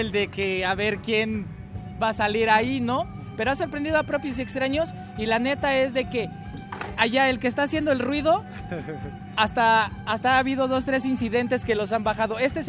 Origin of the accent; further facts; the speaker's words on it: Ajusco, Mexico City, Mexico; nosotros somos del pueblo del Ajusco